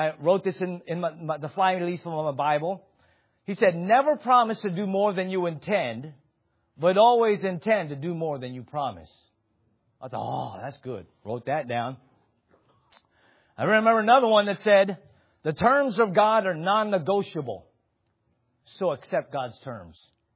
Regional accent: California, United States; I grew up in California. When I was here, I would say, yes, I'm from California. It's a good place to be from.

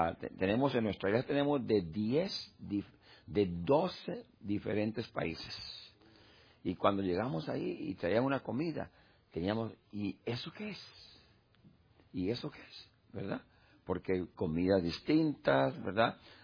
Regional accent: Costa Rica; now in New York, United States; yo soy de Costa Rica y la gente se... ¿Pero usted no habla como tico? Sí, pero yo soy de Costa Rica.

